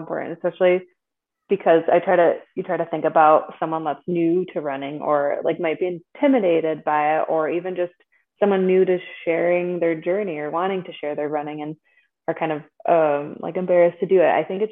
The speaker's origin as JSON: {"language": "English", "region": "Michigan", "country": "United States", "also_born_or_lived": "Omaha", "said": "I had moved from Omaha and then I'm from Michigan."}